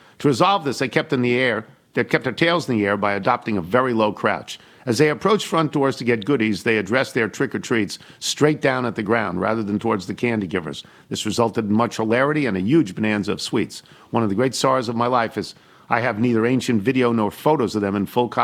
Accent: New York, United States; as a sports reporter and columnist for my hometown newspaper in upstate New York.

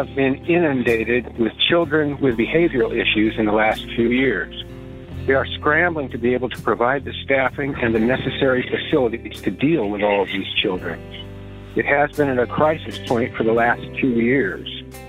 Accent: Enumclaw, Washington, United States; I'm from Enumclaw, Washington.

